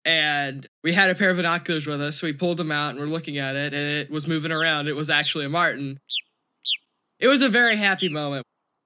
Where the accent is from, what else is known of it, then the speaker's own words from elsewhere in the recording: Austin, Texas, United States; I am from Austin, Texas, was born and raised here.